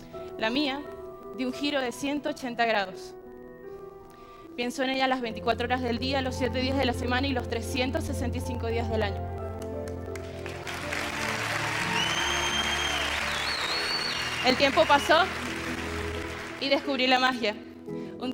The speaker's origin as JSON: {"language": "Spanish", "country": "Venezuela", "said": "soy maga y soy de Venezuela. Venezuela es un país muy grande, con más de 30 millones de habitantes."}